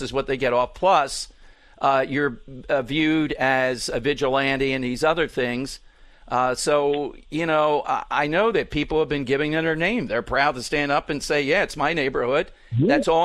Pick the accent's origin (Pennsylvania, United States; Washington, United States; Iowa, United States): Pennsylvania, United States; Philadelphia; They don't like what we're about from South Philly.